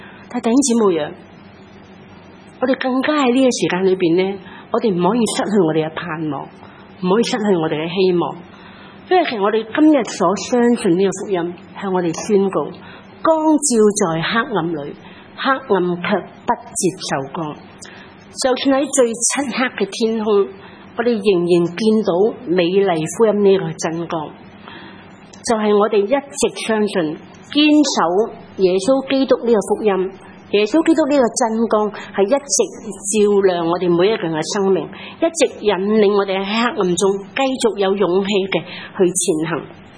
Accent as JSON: {"language": "Chinese", "country": "Hong Kong", "said": "其实我们香港人所经历的都是令到我们感到很失望，很灰心，很绝望"}